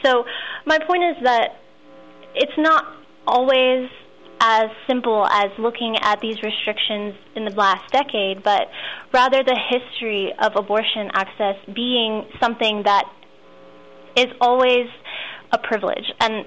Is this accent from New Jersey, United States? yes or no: no; Texas, United States; Well, first of all, I'm from Texas, and there's no such thing as sex ed here.